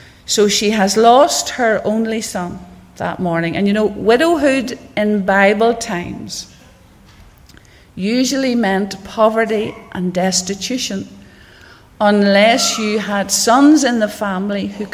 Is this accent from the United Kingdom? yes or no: yes; Rathfrieland, Northern Ireland, United Kingdom; But I was born outside Rathfrieland on a farm, sent along to church and Sunday school, and sent along to a wee children's meeting just across the road